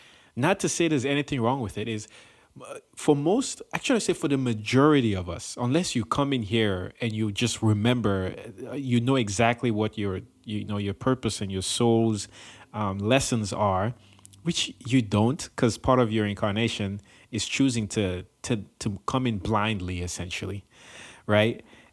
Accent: Cameroon; growing up in Cameroon, man, like the way the culture is kind of set up is you really respect your elders

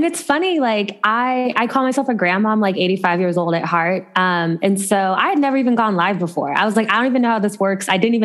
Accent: Ohio, United States; And so I grew up in Ohio. I got a great love of the arts there.

